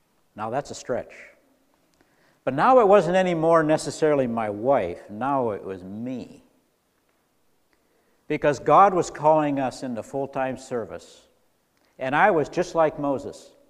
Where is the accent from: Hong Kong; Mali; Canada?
Mali; moved away as an adult; now in United States; I grew up in Africa. I grew up in West Africa, in the country of Mali, in the desert.